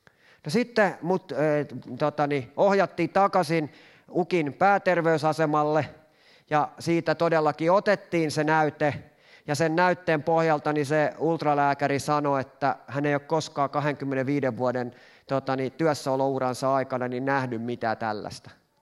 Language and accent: Finnish; Lahti, Päijät-Häme, Finland; kun mä oon Lahdesta kotoisin, niin me mennään moikkaamaan mun vanhempia.